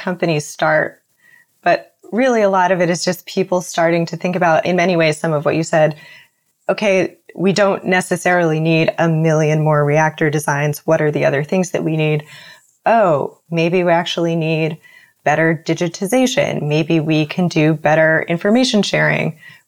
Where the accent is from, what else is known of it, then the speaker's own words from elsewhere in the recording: Pennsylvania, United States; moved away as an adult; also born or lived in Midwest; now in Bay Area, United States; I grew up in Pennsylvania, went to school in the Midwest, did not in any way consider myself associated with innovation or startups. And I moved to the Bay Area